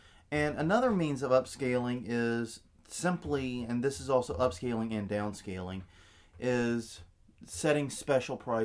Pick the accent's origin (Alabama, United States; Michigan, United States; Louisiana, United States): Louisiana, United States; New Orleans; But us in Philadelphia in October has not happened. We're from New Orleans.